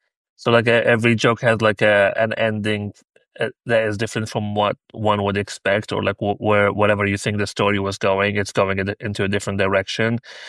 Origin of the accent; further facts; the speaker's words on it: Libya; also born or lived in Portland / New York; now in United States; like about living in Portland, living in New York, growing up in Libya, all of that stuff, just like being in America and all.